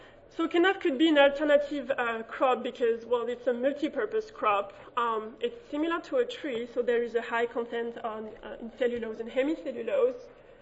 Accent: France; English is a second language; now in United States; I'm actually originally from France, too, so I can see we have a little French community here.

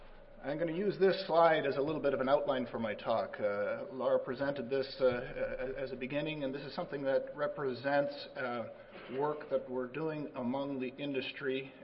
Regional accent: Canada; So I'm from Canada, but happy to be here with my friends in the U.S. as well.

